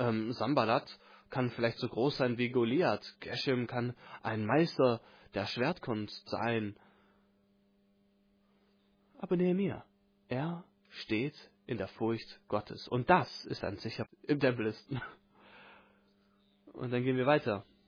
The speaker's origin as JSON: {"language": "German", "country": "United States", "said": "Wo ich herkomme. In den Vereinigten Staaten"}